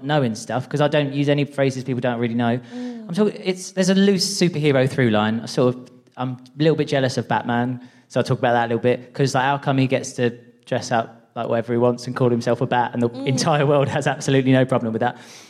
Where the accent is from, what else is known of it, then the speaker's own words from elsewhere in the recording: East of England, United Kingdom; So I'm a transgender person and I'm from Essex